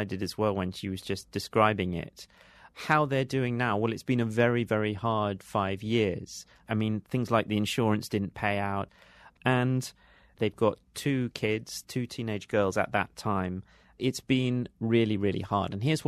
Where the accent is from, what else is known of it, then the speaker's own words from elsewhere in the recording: London, United Kingdom; I mean, I remember the experience as just a Londoner at that time.